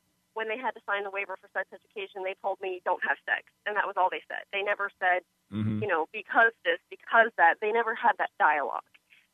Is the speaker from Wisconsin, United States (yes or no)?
no; Houston, Texas, United States; I wanted to tell you that I'm from Texas. I'm from Houston. I'm back here now. I've lived in many states.